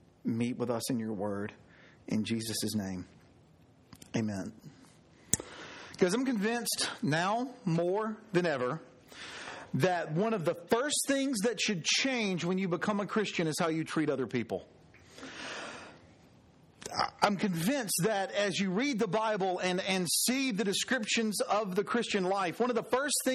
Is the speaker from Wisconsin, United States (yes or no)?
no; Alabama, United States; which is saying something because I grew up in South Alabama